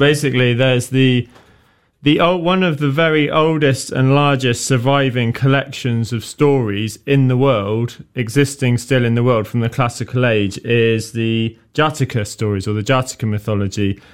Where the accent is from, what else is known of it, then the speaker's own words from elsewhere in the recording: Oxford, South East England, United Kingdom; So I'm from Oxford in the UK, and I've been part of a Buddhist meditation organization called the Samatha Trust